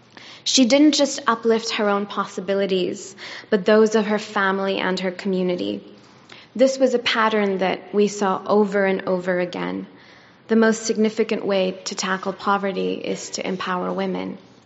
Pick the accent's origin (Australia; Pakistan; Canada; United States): Pakistan; But I was also growing up in Pakistan at a time when things were challenging in the country.